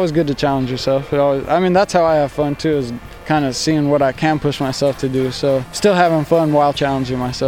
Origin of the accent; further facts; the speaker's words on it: California, United States; I'm from California, and I'm 24 years old.